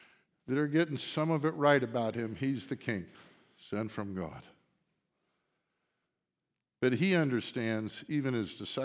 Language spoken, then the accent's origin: English; United States; Now you may get the hint that I don't quite get it, being an American, and we don't give people rule and power simply because of heredity.